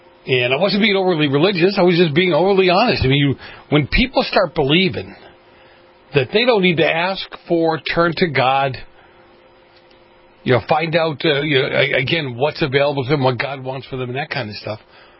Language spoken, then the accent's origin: English; Massachusetts, United States; This is MIT, the Massachusetts Institute of Technology, my home state.